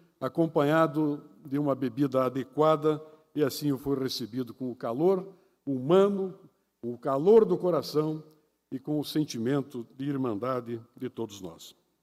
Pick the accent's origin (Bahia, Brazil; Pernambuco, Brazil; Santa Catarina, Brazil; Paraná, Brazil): Santa Catarina, Brazil; also born or lived in Rio Grande do Sul; Minha certidão de nascimento é do Rio Grande do Sul, mas o meu coração, culturalmente ligado à minha terra natal, está fincado aqui, neste território catarinense.